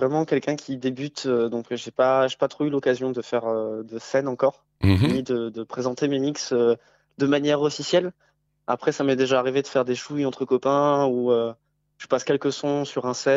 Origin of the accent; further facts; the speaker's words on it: Réunion, France; now in Toulouse, France; Alors à la base, je viens de La Réunion, moi, mais...